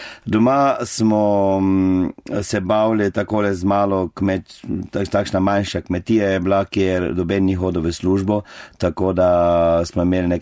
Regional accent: Pobrežje, Drava, Slovenia; also born or lived in Zagreb; Jaz sem doma iz Pobrežja, župnije Videm pri Ptuju. Tam sem odraščal, tam sem tudi končal osnovno šolo. Potem po osnovni šoli sem šel v gimnazijo v Zagreb, klasično gimnazijo sem v Zagrebu končal.

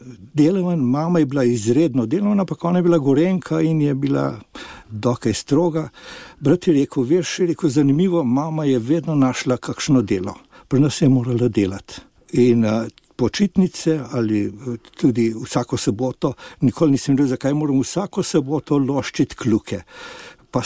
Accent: Ljubljana, Central Slovenia, Slovenia; Ja, rojen sem bil res v Ljubljani, koncem druge svetovne vojne.

